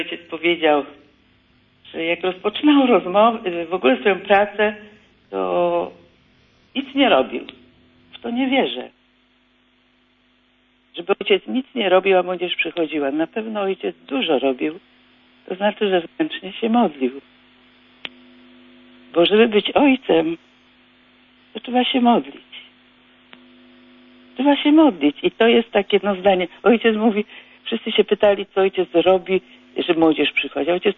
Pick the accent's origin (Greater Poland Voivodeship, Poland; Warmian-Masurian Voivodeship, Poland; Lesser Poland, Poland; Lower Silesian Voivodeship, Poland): Greater Poland Voivodeship, Poland; Gniezno; Jestem z Gniezna, więc chciałam tu powiedzieć